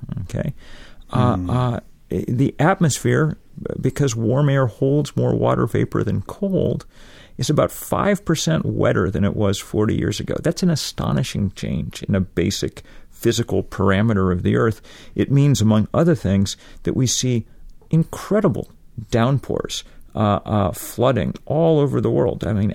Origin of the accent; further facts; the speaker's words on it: Vermont, United States; Summer of 2008, it was my home state of Vermont